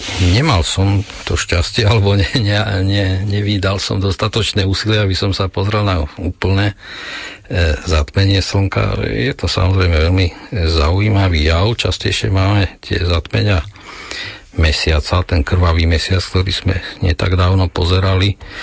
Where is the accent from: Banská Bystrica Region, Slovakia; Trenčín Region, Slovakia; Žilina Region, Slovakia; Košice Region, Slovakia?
Košice Region, Slovakia; Michalovce; Tak ja pochádzam od Michaloviec